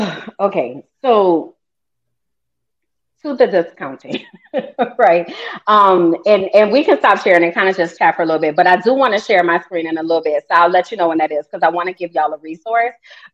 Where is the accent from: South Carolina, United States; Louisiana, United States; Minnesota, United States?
Louisiana, United States; New Orleans; Then I speak and you might hear my accent because I'm from New Orleans, right?